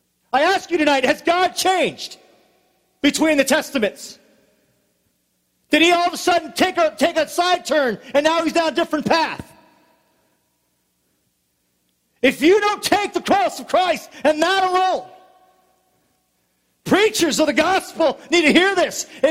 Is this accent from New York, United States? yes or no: no; Alaska, United States; growing up when I was little, growing up in Alaska and living in the wilderness, you always trapped.